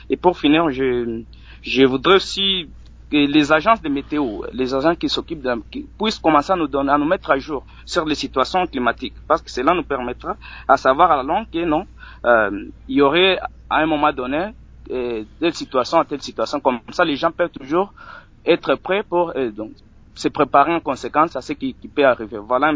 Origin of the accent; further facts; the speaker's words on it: Lubumbashi, Haut-Katanga, DR Congo; Mais quand vous allez en Zambie, les bouteilles ne sont pas vraiment nombreuses comme ici, chez nous, à Lubumbashi.